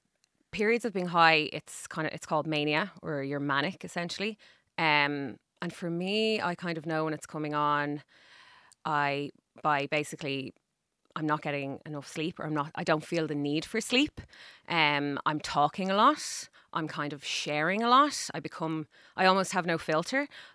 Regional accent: Dublin, Leinster, Ireland; So I'm from Dublin. I'm a Northsider.

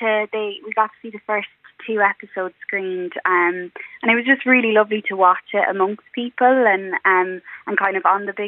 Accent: Cork, Munster, Ireland; So I grew up in Cork

